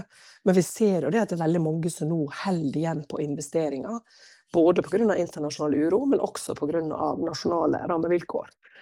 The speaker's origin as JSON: {"language": "Norwegian", "town": "Sykkylven", "region": "Møre og Romsdal", "country": "Norway", "tie": "born or raised there", "also_born_or_lived": "Ørsta", "said": "Jeg flyttet fra Ørsta til Sykkylven da jeg var 10 år. Og det var litt krevende fra å være sånn sentrumsbarn i Ørsta og bo i et byggefelt og sånn. Så flyttet vi inn på en gare inn i Velledalen"}